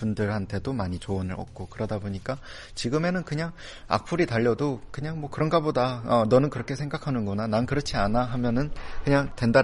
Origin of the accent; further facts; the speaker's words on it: North Korea; now in South Korea; 제가 그 탈북민이고 새터민이다 보니까